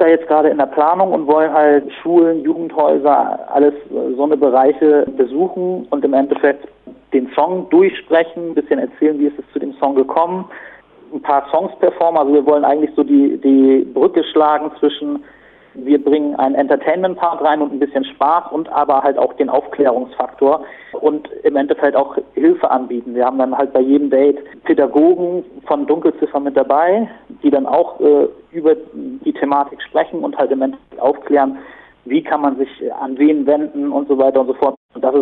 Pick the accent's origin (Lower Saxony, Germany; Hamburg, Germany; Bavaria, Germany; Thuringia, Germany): Hamburg, Germany; wir kommen aus Hamburg und dann lag es halt nahe